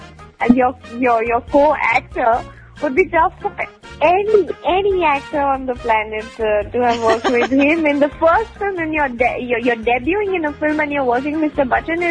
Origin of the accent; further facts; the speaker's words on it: Chandigarh, India; also born or lived in Dehradun; I was born in Dehradun, shifted my base to Chandigarh when I was 2 years old, and did my schooling, my college from Chandigarh. I think it's the most beautiful, beautiful city.